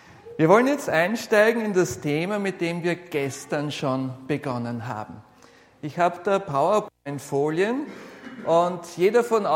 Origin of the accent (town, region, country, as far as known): Vienna, Austria; born or raised there; accent: Austrian; also born or lived in Bogenhofen